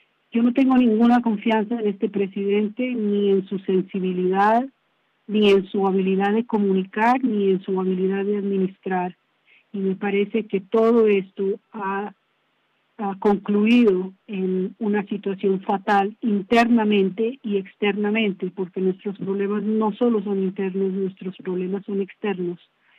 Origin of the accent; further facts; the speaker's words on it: Colombia; Latinoamérica en general, yo soy de Colombia y obviamente Colombia está sufriendo.